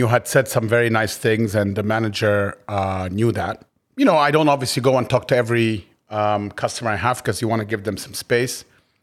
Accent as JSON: {"language": "English", "country": "Egypt", "tie": "born or raised there", "said": "But again, and you know this, growing up in Egypt, we wound up going to Hendesa or Tibbo."}